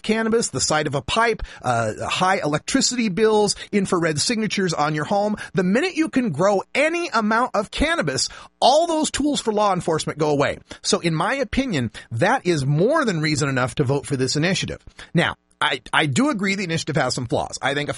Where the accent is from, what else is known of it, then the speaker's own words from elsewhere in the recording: Idaho, United States; When I was growing up in Idaho, the drinking age was 19.